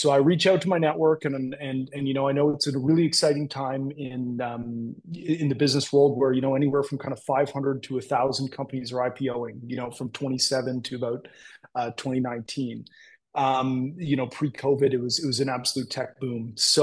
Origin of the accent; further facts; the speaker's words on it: Canada; accent: Canadian; pardon my Canadian accent. It is quite thick at times, depending on the words I use